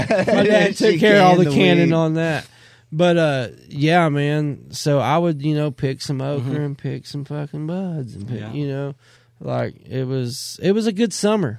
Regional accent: Oklahoma, United States; Dude, I grew up in Western Oklahoma and peanut country, man. So, I mean, there was always work.

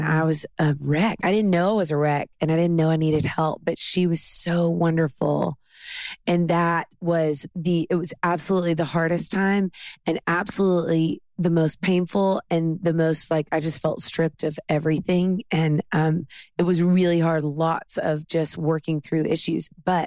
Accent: Nashville, Tennessee, United States; Born and raised in Nashville.

